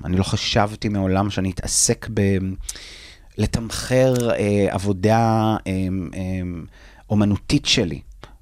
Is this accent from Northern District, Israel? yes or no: no; Tirat Carmel, Haifa District, Israel; now in Tel Aviv, Israel; אני במקור מטירת הכרמל, כדי לצאת מהפריפריה ולעשות את מה שאני רוצה לעשות, ולהתעסק בתחום הזה שאני כל כך אוהב, אני חייב לעבור לתל אביב